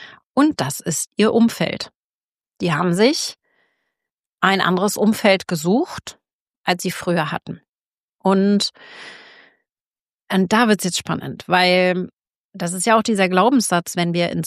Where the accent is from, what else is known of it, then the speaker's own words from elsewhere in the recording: East Germany, Germany; Ich bin in der DDR aufgewachsen, die ersten 5 Jahre meines Lebens